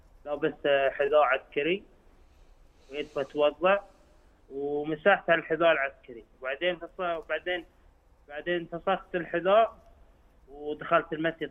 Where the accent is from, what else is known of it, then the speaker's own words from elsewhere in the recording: Qatar; أنا من قطر، بسافر من قطر إلى أمريكا،